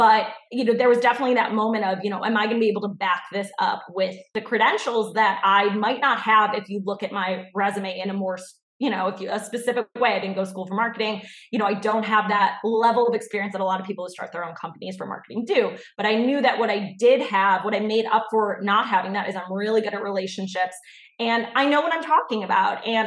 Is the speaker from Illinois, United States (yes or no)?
yes; Chicago, Illinois, United States; They were across the country. I'm from Chicago. So they were in Chicago. I was in California.